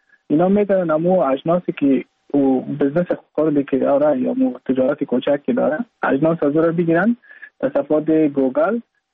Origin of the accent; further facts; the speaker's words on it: Mazar-i-Sharif, Balkh, Afghanistan; now in India; از مزار شریف هستم، از قریه شیرآباد که از قریه درفتاده مزار شریف بخش میباشم که ما در سال 2019 ماه جون به هندوستان آمدم